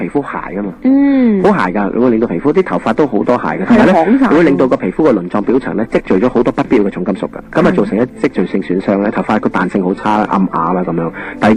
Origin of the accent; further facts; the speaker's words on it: China; 所以我哋中国人成日话，饮冻嘢冷饮生 冷嘢唔好啊咁